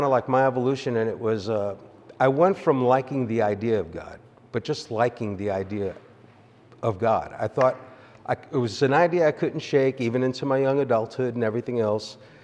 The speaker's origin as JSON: {"language": "English", "town": "New York City", "region": "New York", "country": "United States", "also_born_or_lived": "Florida / North Carolina", "moved": "as an adult", "lives_now": "Ozark, United States", "said": "I'm originally from New York City, and I moved to Florida in 91, met my wife, Robin, and we lived there for 4 years"}